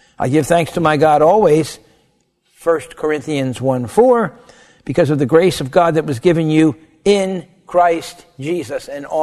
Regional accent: New Jersey/Pennsylvania area, United States; But I am from the New Jersey, Pennsylvania area, the East

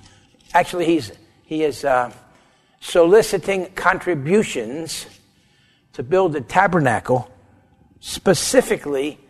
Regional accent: New Jersey/Pennsylvania area, United States; But I am from the New Jersey, Pennsylvania area, the East

